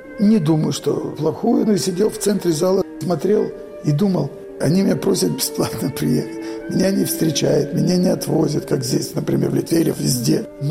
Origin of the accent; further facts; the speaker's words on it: Odesa, Odesa Oblast, Ukraine; born there; also born or lived in Moscow, Russia; Я родился на Украине, в Одессе, учился потом в Москве, в Советском Союзе.